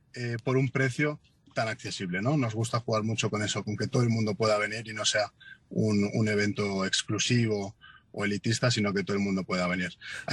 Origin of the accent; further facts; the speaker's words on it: Madrid, Community of Madrid, Spain; He venido unos días a casa, a mi ciudad natal, que es Madrid, a estar con la familia.